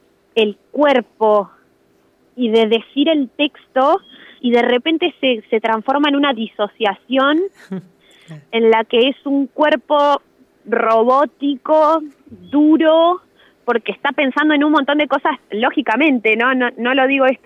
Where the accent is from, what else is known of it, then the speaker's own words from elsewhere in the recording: Santa Rosa, La Pampa, Argentina; yo desde que tengo 17 años me fui de Santa Rosa y volví así como esporádicamente, pero este es el primer año que me instalo y me pongo a laburar acá.